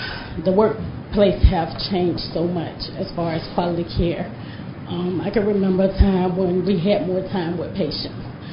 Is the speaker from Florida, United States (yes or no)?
yes; Orlando, Florida, United States; I'm a CNA, and I'm with 1199 SEIU. I'm from Orlando.